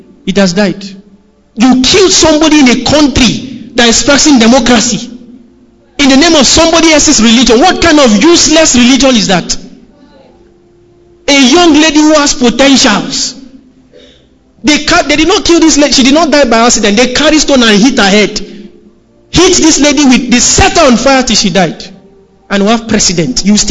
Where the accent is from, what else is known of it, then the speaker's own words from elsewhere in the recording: Kaduna, Kaduna State, Nigeria; I grew up in Kaduna. In the core part of the north in Kaduna.